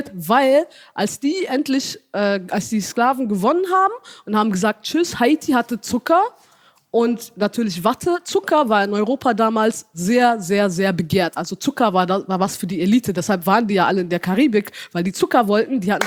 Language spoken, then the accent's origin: German; Ethiopia; German is a second language; ich bin in Äthiopien zur Schule gegangen und da haben wir auch nicht gelernt in den Büchern, was genau passiert ist, ne?